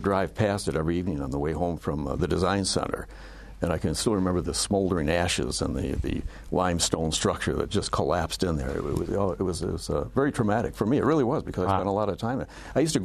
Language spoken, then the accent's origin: English; Dearborn, Michigan, United States; Exactly, yes.